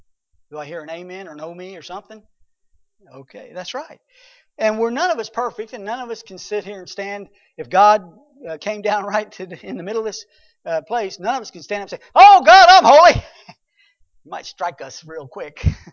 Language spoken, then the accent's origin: English; Texas, United States; because I liked Texas when I was there growing up, and so I told him I was from Texas